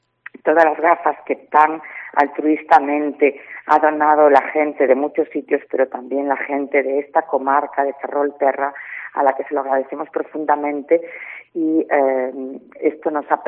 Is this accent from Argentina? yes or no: no; Senegal; la repercusión a nivel social en mi país es impresionante. Las necesidades que tienen allí de muchas especialidades, pero sobre todo de oftalmología y óptica, es terrible porque hay 5 o 6 oftalmólogos en todo el país. Entonces, son personas, las de Senegal